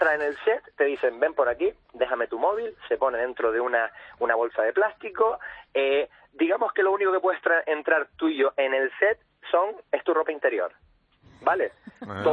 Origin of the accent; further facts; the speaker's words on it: Canary Islands, Spain; now in London, United Kingdom; Vivo aquí, llevo 3 años y medio viviendo aquí, me vine de Gran Canaria, donde soy yo, a estudiar mi pasión, arte dramático, aquí a Londres.